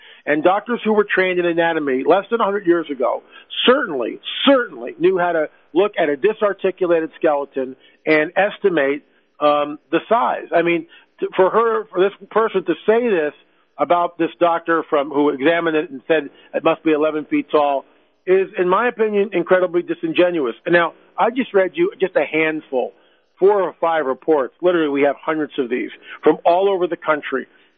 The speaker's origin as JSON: {"language": "English", "country": "United States", "said": "Excuse me, we're from the United States. We've come all this far to see this collection."}